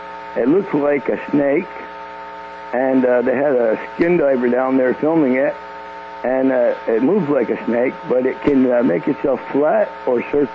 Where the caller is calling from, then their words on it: Kelvin, Quebec, Canada; Kelvin, Quebec.